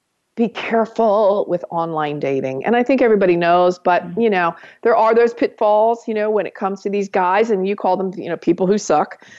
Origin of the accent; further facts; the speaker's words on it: New York, United States; Well, I'm a New Yorker, honey.